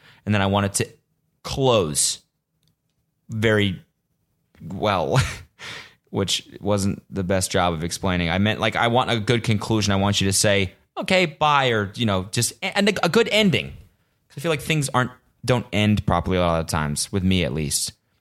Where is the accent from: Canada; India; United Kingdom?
Canada; But this is the thing about being Canadian and telling people I'm Canadian.